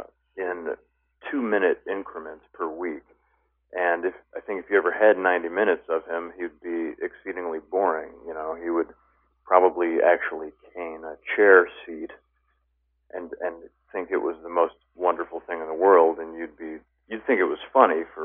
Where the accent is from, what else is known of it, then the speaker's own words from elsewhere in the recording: Minooka, Illinois, United States; No, I didn't. I had a penchant for entertaining, for sure, and we did plays at my high school